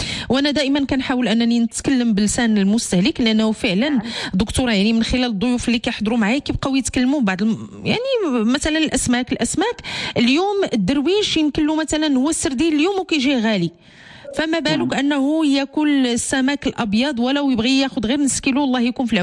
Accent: Morocco; حنا مغاربه طبعا

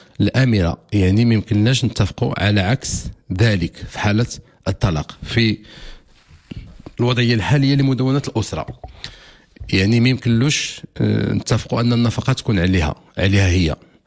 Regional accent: Morocco; لأن ملي كيتزوجوا عندنا في المغرب على الشريعة الإسلامية

